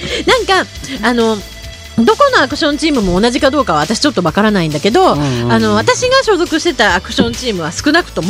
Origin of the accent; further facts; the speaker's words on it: Shizuoka, Japan; 私静岡県の出身なんですけど、